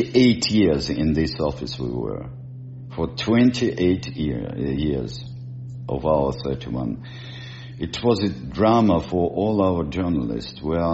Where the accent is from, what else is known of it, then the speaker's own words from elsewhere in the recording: Moscow, Russia; English is a second language; I was born in Moscow, and for 66 years I'm living in Moscow. I know Moscow